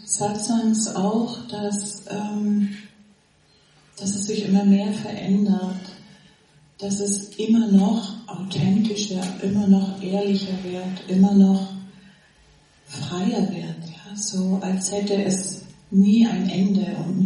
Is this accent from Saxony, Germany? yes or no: no; Baden-Württemberg, Germany; Ich bin aus dem Raum Stuttgart.